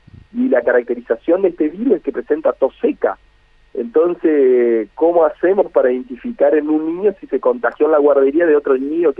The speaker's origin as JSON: {"language": "Spanish", "country": "Argentina", "said": "Hay que ver cómo lo enfrentamos nosotros los argentinos."}